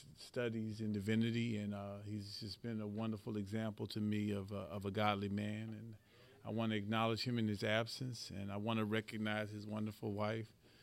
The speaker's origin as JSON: {"language": "English", "town": "Dallas", "region": "Texas", "country": "United States", "said": "Now, y'all know I'm from Dallas, so."}